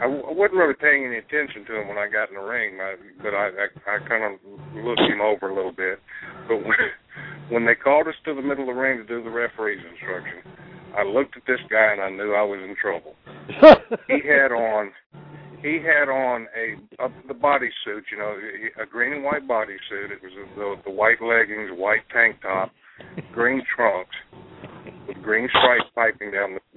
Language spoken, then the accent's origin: English; Pensacola, Florida, United States; I wrestled him in Pensacola, which was my hometown, and it was just a thrill for me.